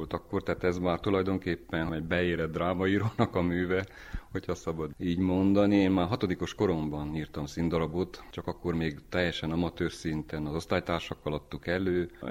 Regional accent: Miercurea Ciuc, Harghita, Romania; csíkszeredai vagyok, 52 éves, programozó.

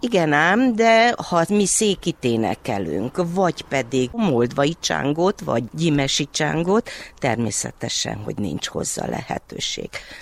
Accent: Târgu Mureș, Mureș County, Romania; Ugye városi lány vagyok, Marosvásárhelyről vagyok.

